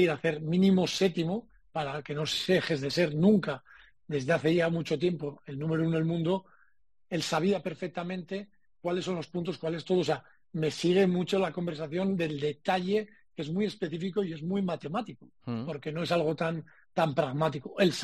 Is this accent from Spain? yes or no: yes; Spain; yo soy español